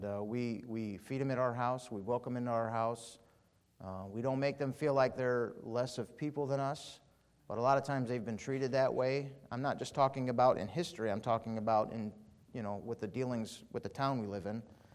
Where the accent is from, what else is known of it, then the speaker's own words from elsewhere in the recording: Chicago, Illinois, United States; now in Michigan; I'm from the Chicago area. My wife's from the Detroit area. I met her when I moved to Michigan.